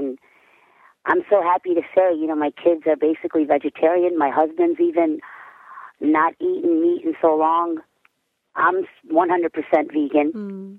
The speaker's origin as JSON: {"language": "English", "region": "Texas", "country": "United States", "said": "I'm from Texas."}